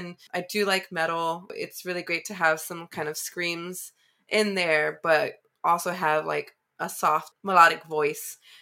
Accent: Chicago, Illinois, United States; You know, I grew up in Chicago. Chicago is definitely like Spanglish, and at least with my friends.

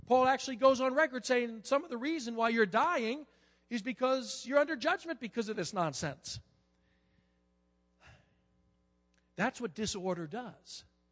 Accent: Staten Island, New York, United States; born there; also born or lived in Poconos, Pennsylvania; I mean, I was born in Staten Island, New York, you know. They didn't have farms over there.

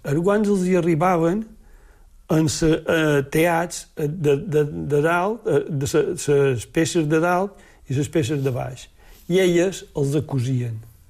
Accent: Sóller, Balearic Islands, Spain; born there; Vaig néixer a Solla, dia 8 de novembre del 57.

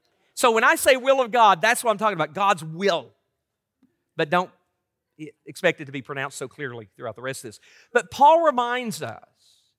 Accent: Tennessee, United States; I'm from Tennessee and people get confused by my accent sometimes.

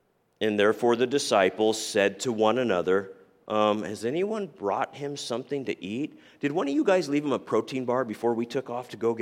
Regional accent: New Mexico, United States; I grew up in New Mexico. And so there's a lot of Hispanic people, and there's a lot of non-Hispanic people, and you've got prejudice, you know?

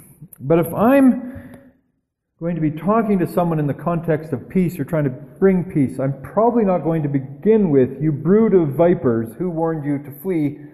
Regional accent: Canada; I mean, we're polite Canadian people.

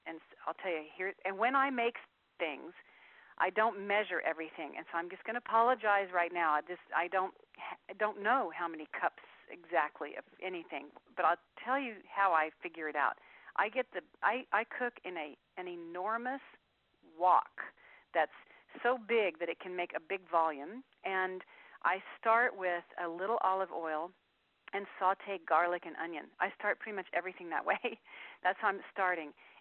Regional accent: Texas, United States; I'm a Texan, so I like a lot of cumin.

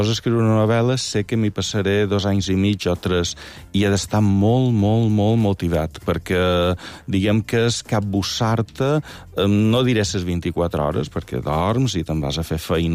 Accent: Santanyí, Balearic Islands, Spain; Jo vaig en el meu poble de socialitzar. La gent de Santanyí, un temps anaves a la plaça i trobaves gent de Santanyí.

